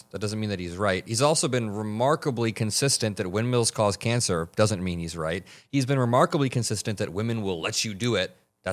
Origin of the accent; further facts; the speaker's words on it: Indiana, United States; now in Illinois; at least my home state of Indiana that I drove through like last weekend.